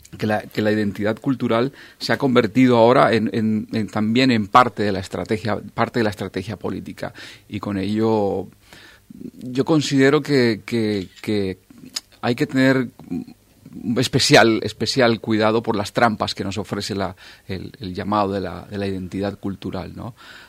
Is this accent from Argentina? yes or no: no; Colombia; No soy solamente colombiano, soy de todos los lugares donde vaya.